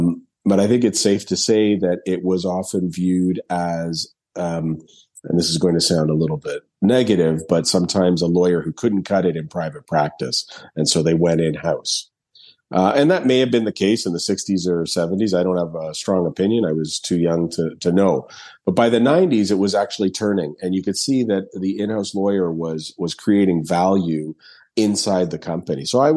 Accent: Ontario, Canada; I am Canadian. I'm based in Toronto, but I studied in the U.S. As well.

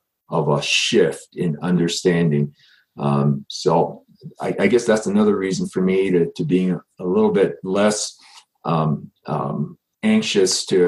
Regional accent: Hawaii, United States; because I grew up in Hawaii, several thousand miles from, you know, the Zion, the center place.

